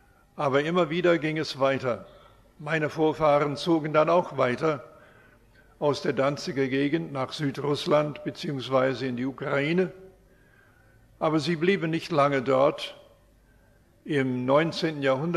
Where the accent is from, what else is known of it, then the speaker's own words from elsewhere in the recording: Canada; Wir sind in Kanada aufgewachsen, haben dort den Herrn gefunden, haben dort Gemeinschaft gehabt, in zunächst deutschsprachigen Gemeinden